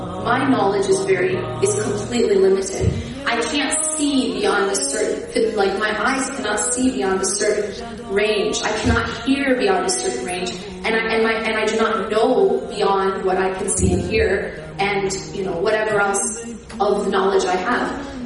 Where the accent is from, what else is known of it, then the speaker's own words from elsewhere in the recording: Midwest, United States; sorry, I'm not really from California. I actually grew up in the Midwest and live in the East Coast.